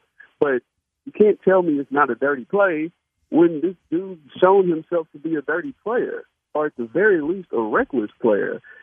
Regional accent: Houston, Texas, United States; I mean, I'm in Houston as it gets, man. Born and raised in Houston, went to Sharpstown Mall.

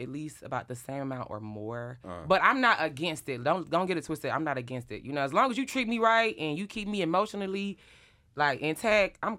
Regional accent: Iowa, United States; I feel like I've always been like that. I'm from Iowa. I come from a humble.

